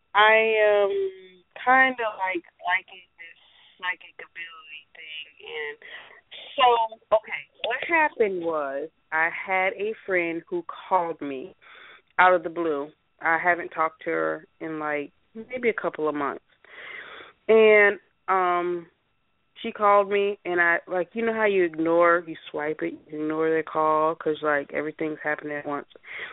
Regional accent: Florida, United States; I'm from Florida.

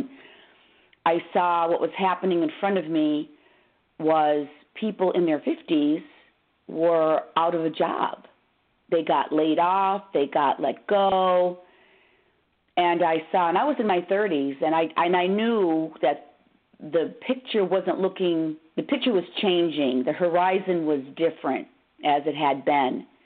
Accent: Pennsylvania, United States; also born or lived in Maryland; I grew up in Pennsylvania, was educated at Penn State, and I lived in Maryland, the wonderful Washington, D.C., beautiful area for 25 years.

